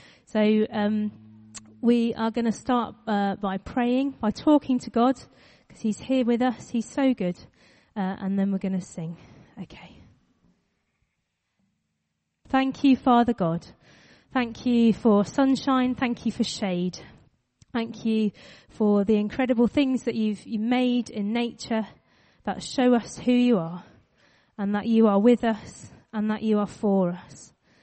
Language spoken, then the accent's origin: English; United Kingdom; I am British and I don't like it.